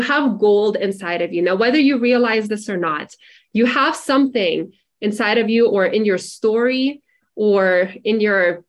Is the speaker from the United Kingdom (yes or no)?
no; Russia; growing up in Russia